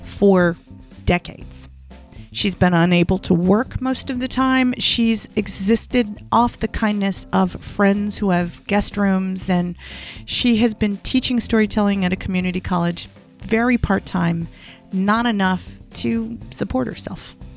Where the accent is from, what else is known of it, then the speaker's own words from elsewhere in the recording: Virginia, United States; I just got back from an epic trip to my hometown in Virginia.